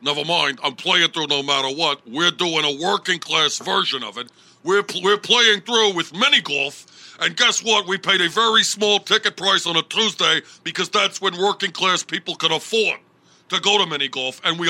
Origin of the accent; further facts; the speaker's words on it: New York City, New York, United States; I drive around Burlington honking everywhere. Why? I'm a New Yorker!